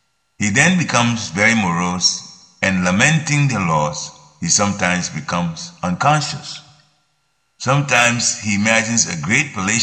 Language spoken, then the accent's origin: English; Ghana; I've seen this so many times when we were growing up in Ghana and West Africa.